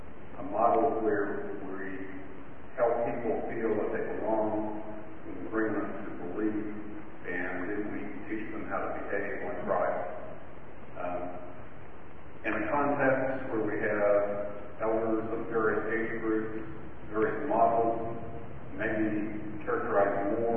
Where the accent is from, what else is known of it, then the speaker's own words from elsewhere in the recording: Sherman, Texas, United States; from Sherman, Texas.